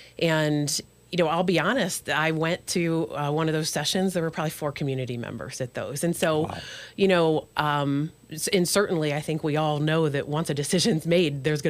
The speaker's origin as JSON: {"language": "English", "town": "Worcester", "region": "Massachusetts", "country": "United States", "tie": "born or raised there", "said": "So I am born and raised in Worcester. I'm a Worcester High School alum."}